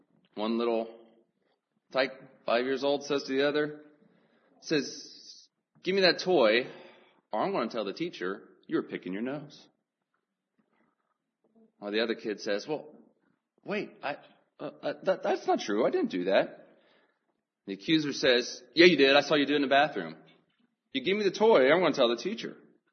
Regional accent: Scotland, United Kingdom; Of course, being a Scot, being an engineer, identified with that. My people are Scottish.

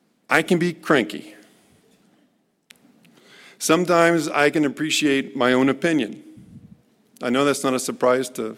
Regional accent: Dayton, Ohio, United States; I grew up in Dayton, Ohio. We called it a resort area, the place of last resort.

